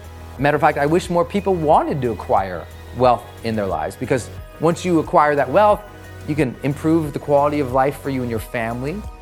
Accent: Montana, United States; You know, I'm from Montana. It had to be in the woods, right?

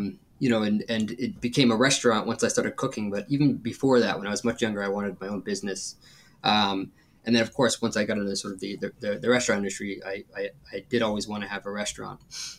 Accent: Virginia, United States; Well, I grew up in Northern Virginia.

